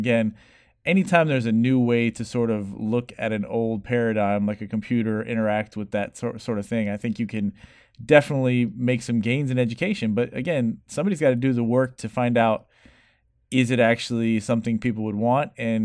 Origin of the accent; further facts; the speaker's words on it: Florida, United States; and we're from Florida and it gets hot down here.